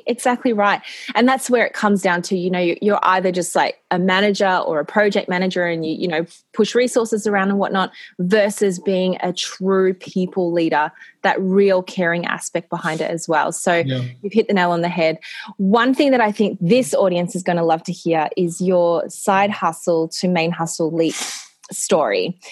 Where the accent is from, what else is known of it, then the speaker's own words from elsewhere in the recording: Australia; when you're growing up in Australia anyway, most of the jobs that you have when you're at university